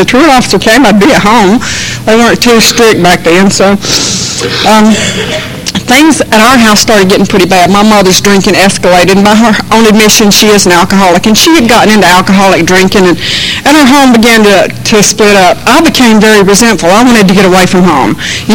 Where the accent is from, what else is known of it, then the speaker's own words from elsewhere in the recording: Belmont, North Carolina, United States; born there; So I was born in Belmont. That's on the eastern end of the county. And Belmont, Gaston County is a textile county.